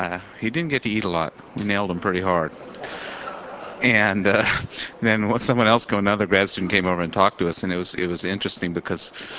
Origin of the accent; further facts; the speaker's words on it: Bakersfield, California, United States; I'm from Bakersfield. Excuse me, beautiful Bakersfield.